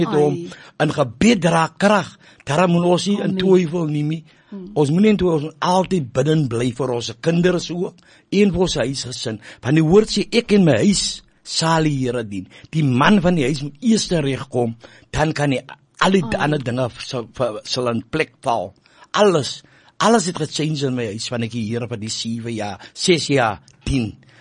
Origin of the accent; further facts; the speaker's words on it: Elsies River, Western Cape, South Africa; ek is van Kenoot, Jelsies River